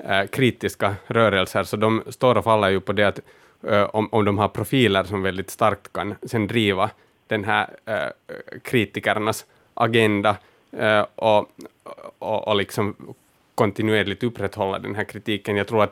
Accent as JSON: {"language": "Swedish", "town": "Turku", "region": "Southwest Finland", "country": "Finland", "tie": "born or raised there", "said": "jag har vuxit upp i Åbo där jag faktiskt då var aktiv i SFPs ungdomsförbund."}